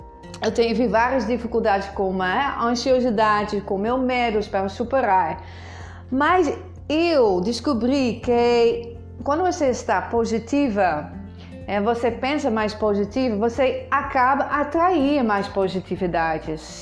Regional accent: Netherlands; Portuguese is a second language; now in Rio de Janeiro, Brazil; Eu sou holandesa, eu moro no Rio, e eu adoro vocês brasileiros.

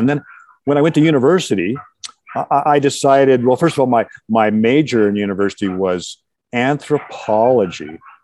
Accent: Seattle, Washington, United States; I was raised in Seattle, Washington, Pacific Northwest. The climate there is the best climate in the world for wild mushrooms.

